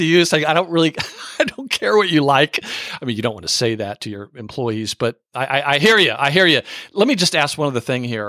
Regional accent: the South, United States; because I am from the South, I can say this, there are certain Southerners that I still find it difficult to decode.

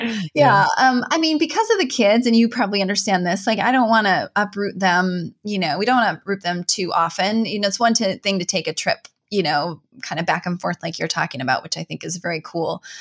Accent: Minnesota, United States; Yeah. Oh, that's a good, I mean, I'm from Northern Minnesota.

